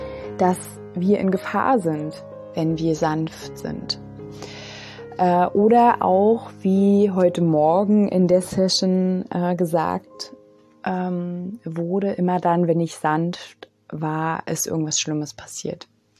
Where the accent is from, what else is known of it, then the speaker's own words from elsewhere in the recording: East Germany, Germany; also ich bin ja aus dem Osten, da war das ja so, ne?